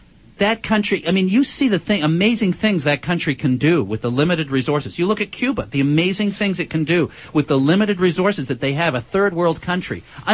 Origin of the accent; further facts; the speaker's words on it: Scarborough, Ontario, Canada; I'm from Scarborough. I spent most of my life in Scarborough. I'm from there.